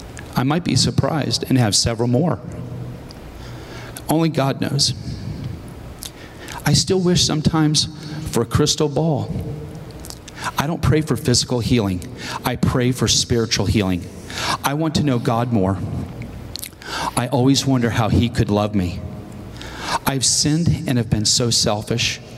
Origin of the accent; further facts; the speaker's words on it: Texas, United States; we've been going to church for about 3 years in Georgia because my job took me to Georgia. We're from Texas.